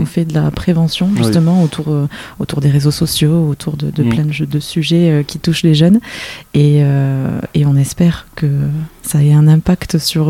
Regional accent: Nouvelle-Aquitaine, France; j'ai 30 ans, je suis maman d'un petit garçon d'un an et demi. Je suis originaire des Landes, j'ai fait mes études dans les Landes

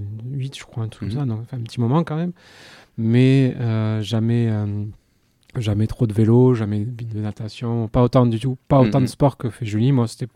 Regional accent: Pey, Nouvelle-Aquitaine, France; Et je suis rentré du coup dans ma région natale, du coup les Landes, plus précisément à Pey où vivent mes parents.

